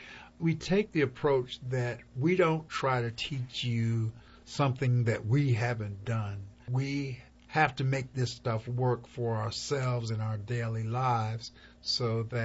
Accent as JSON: {"language": "English", "town": "Hampton", "region": "Virginia", "country": "United States", "said": "I'm from Hampton, Virginia."}